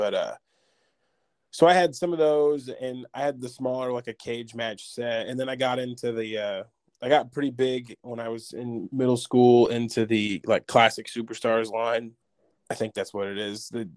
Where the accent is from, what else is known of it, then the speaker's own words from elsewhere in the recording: Carbondale, Illinois, United States; Yep. I was born here in Carbondale, and I've been lucky enough to go to college here and actually find a job here.